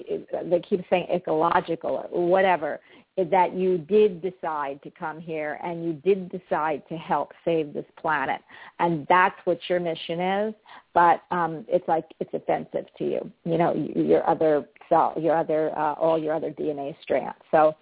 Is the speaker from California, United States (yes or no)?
no; Florida, United States; But anyway, I'm taking him up there in the snow, and we're from Florida, and I will not be here for a week.